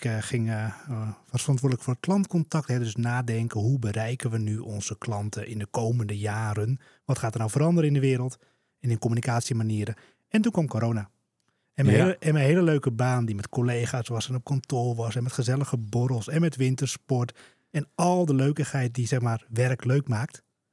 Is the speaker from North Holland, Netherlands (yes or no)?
yes; Heiloo, North Holland, Netherlands; also born or lived in Germany; now in Alkmaar, Netherlands; Nee, ik kom uit Alkmaar. Dus ik ben geboren in Heilo. Daar heb ik mijn hele jeugd doorgebracht. Ook maar op school gezeten. En uiteindelijk, eerst een tijdje Duitsland gewoond, ben ik in Alkmaar gaan wonen met mijn vriendin.